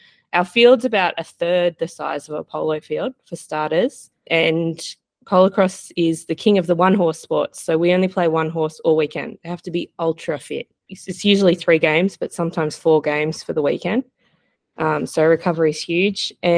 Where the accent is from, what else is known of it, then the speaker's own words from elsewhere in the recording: Scone, New South Wales, Australia; considering I grew up in Scone, I really hadn't had a lot to do with the thoroughbred studs.